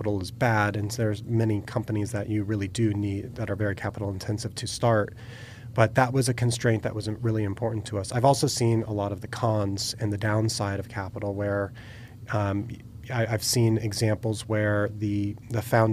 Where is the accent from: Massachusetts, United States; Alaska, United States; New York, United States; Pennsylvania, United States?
Pennsylvania, United States; Bethlehem; Yeah, so I grew up in the Bethlehem area, which is the east side of Pennsylvania.